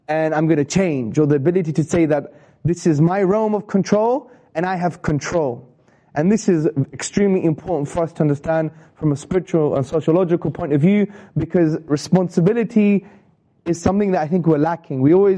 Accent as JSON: {"language": "English", "town": "Hackney", "region": "London", "country": "United Kingdom", "said": "I'm from Hackney, so..."}